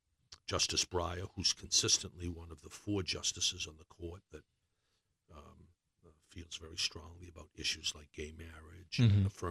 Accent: Brockton, Massachusetts, United States; I grew up in Brockton in a very loving family with my brother and sister.

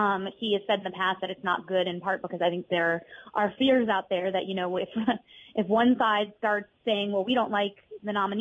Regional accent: Midwest, United States; as a Midwesterner, we know that some of these Rust Belt states like Minnesota, Wisconsin, Michigan are going to be very important this year

